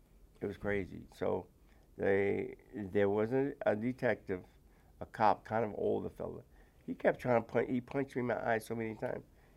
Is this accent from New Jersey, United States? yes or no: no; Philadelphia, Pennsylvania, United States; In the 50s and 60s, Philadelphia was an industrial town, as you know, where transportation was a factor. We had a lot. It was very neighborly.